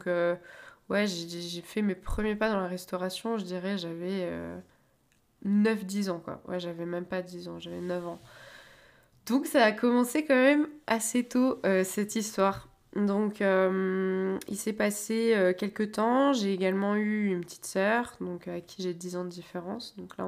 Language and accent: French; Brest, Brittany, France; also born or lived in Loire-Atlantique / Normandy; Donc moi je suis née à Brest, j'ai été dans un premier temps dans le Finistère, et puis après on est allé du côté de Nantes, donc Loire-Atlantique, pareil, toujours assez proche de la Bretagne.